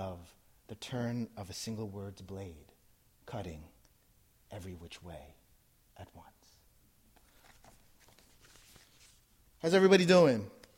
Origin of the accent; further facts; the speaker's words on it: New Jersey, United States; first language English; My first language, of course, is, I was born and raised in Jersey, so my first language is English.